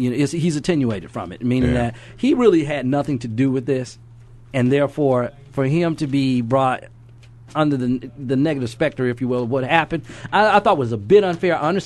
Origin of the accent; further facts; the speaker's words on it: the South, United States; I grew up in the South. I'm familiar with dogfighting, okay?